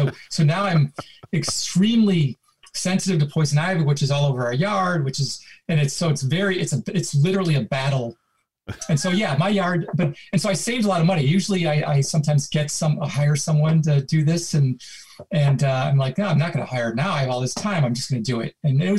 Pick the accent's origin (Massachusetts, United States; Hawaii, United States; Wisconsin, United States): Wisconsin, United States; growing up in Wisconsin, I thought it was a pain when my parents asked me to sort of like go weed the yard